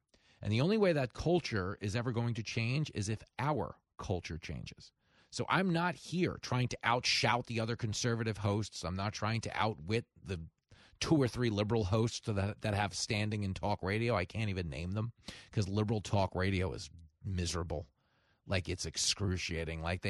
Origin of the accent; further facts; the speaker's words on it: United States; not as a entertainer or a talk show host, but as an American. I'm good for the country.